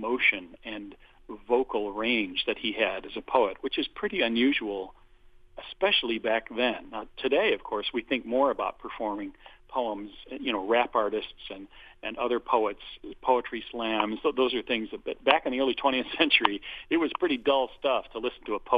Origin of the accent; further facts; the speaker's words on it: Illinois, United States; also born or lived in Seattle; Originally, I was still living back in Seattle about 6 or 7 years ago, even though I'm from Illinois.